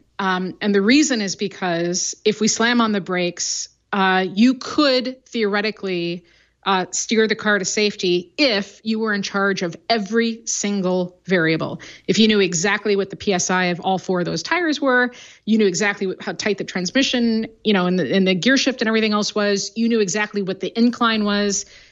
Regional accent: Midwest, United States; I grew up in the Midwest, so like part of learning how to drive is you have to prove you can drive on ice.

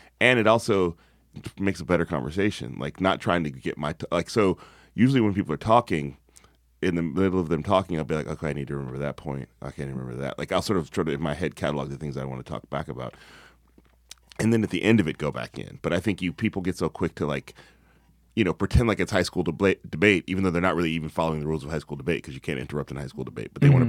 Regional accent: the South, United States; I'm from the South, you know, I'm as country as it comes.

